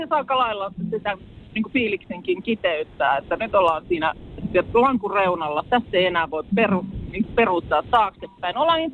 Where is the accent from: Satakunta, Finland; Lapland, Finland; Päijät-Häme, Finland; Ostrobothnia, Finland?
Päijät-Häme, Finland; Lahti; olen siis Lahdesta kotoisin.